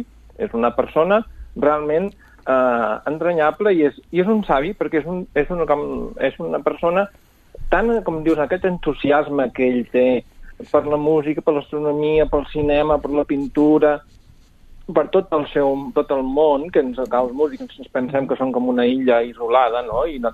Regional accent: Sabadell, Catalonia, Spain; com a sabadellenc

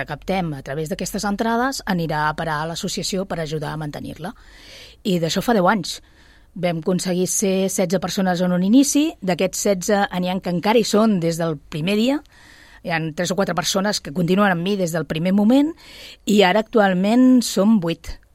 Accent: Sabadell, Catalonia, Spain; Tots estem connectats aquí a Sabadell, tots estem... Els que som d'aquí de tota la vida

